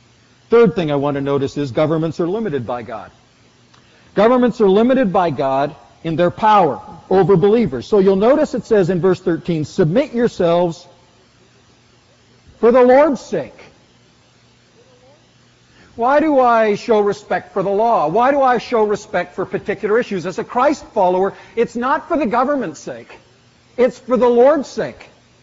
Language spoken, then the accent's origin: English; Canada; So my citizenship as an American, or in my case as a Canadian, needs always to be under that recognition